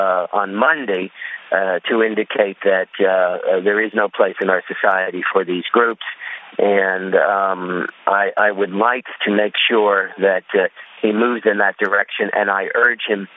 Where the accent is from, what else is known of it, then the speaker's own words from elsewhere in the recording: New Jersey, United States; I'm from New Jersey, and I know Governor Christie.